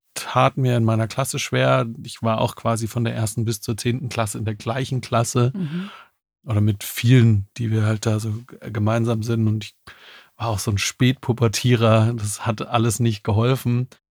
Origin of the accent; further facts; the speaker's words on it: Tumringen, Baden-Württemberg, Germany; Ich bin in Tumringen im heutigen Mettle zur Schule gegangen, in die Grundschule, später in Containern, in Inslingen und so weiter.